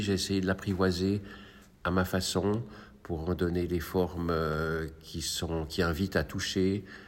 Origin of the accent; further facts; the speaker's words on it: Geneva, Switzerland; born there; also born or lived in Alexandria, Egypt; je suis sculpteur. Je suis né en Égypte, à Alexandrie, et ma famille est venue en 1961, j'avais un an, quand on a émigré vers la Suisse, qui était un pays de hasard à ce moment-là pour nous. Et j'ai fait des études de sociologie et ensuite les beaux-arts à Genève.